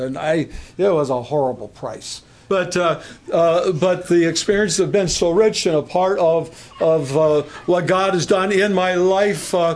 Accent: United States; Back at the age of 12, I was a pagan growing up in America.

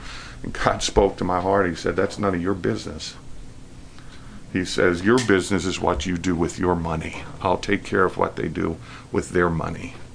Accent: New York City, New York, United States; When I was a child, I grew up in Queens in New York City.

